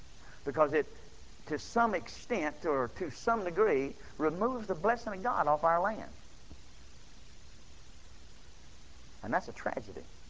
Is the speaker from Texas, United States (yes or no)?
yes; Texas, United States; I'm a Texan